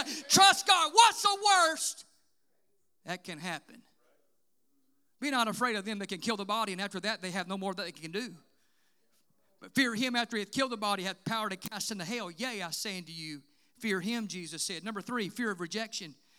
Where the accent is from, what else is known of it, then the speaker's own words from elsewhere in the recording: Mississippi, United States; I know whenever my friend that I grew up with in Mississippi saw me and my wife the first time, the first year of our marriage, we were in Mississippi.